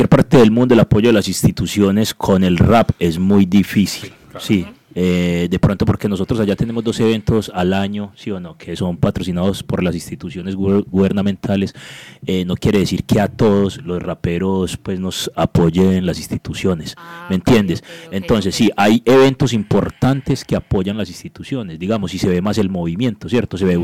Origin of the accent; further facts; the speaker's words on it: Medellín, Antioquia, Colombia; yo vengo de Medellín y en Medellín en este momento el rap está estallado en las calles